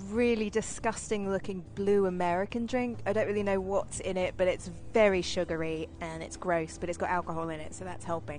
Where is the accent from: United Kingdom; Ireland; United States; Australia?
United Kingdom; England; I grew up in England